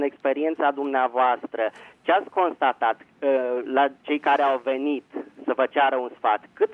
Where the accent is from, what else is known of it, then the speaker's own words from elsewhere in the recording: Bucharest, Romania; din București.